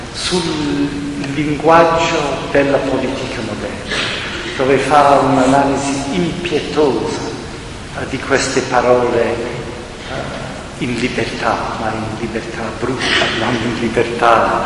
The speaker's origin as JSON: {"language": "Italian", "town": "Florence", "region": "Tuscany", "country": "Italy", "said": "io vengo da Firenze"}